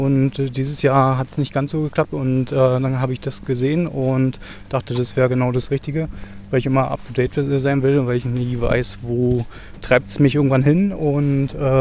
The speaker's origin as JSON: {"language": "German", "region": "Brandenburg", "country": "Germany", "said": "ich komme aus dem Umland von Berlin"}